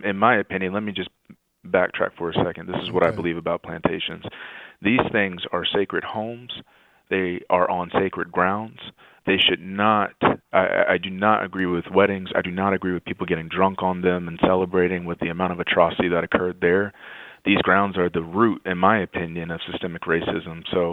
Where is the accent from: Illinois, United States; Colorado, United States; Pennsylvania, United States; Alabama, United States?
Alabama, United States; I think for the most part, my family, where we say we're from, is Alabama, Selma, Birmingham, and Tuskegee.